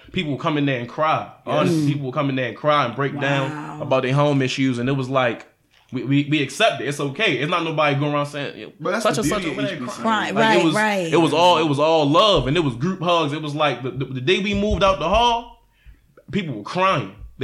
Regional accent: Baltimore, Maryland, United States; now in Atlanta, United States; but I'm forgetting the fact that I am from Baltimore and I don't want to live in Baltimore my whole life

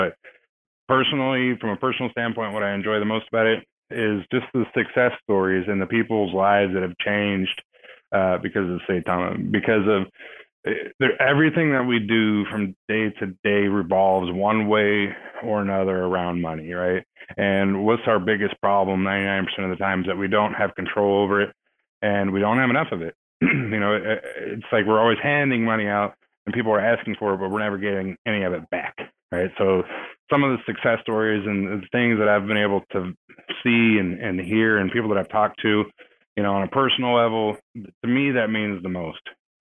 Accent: Texas, United States; But no, don't worry. I'm from Texas. I got your back.

